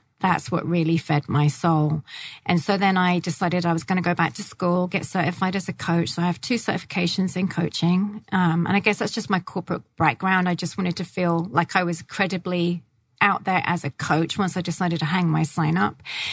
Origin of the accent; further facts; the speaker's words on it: Malta; accent: English; now in United States; hence the English accent. Although I'm not English originally, I'm actually Maltese from the beautiful island of Malta.